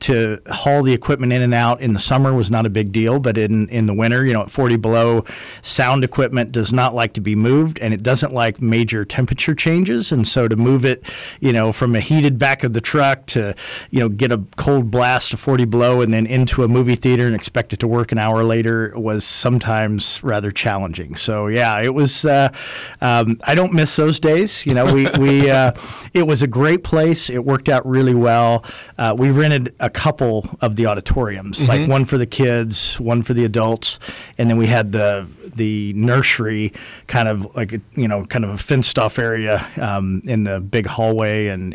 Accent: Indianapolis, Indiana, United States; now in Fairbanks, United States; but I came from Indianapolis, Indiana, so I was a transplant

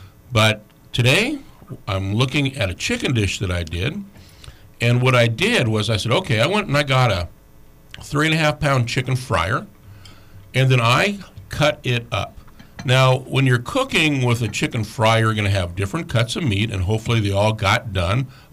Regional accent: San Luis Obispo, California, United States; I grew up in San Luis Obispo.

